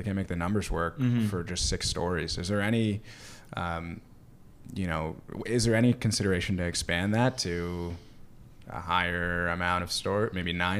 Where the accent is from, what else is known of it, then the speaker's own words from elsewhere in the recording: Toronto, Ontario, Canada; I grew up in the Beaches, Queen Street East